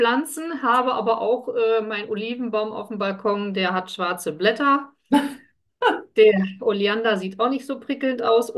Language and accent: German; Rhineland, Germany; da komme ich als Rheinländerin.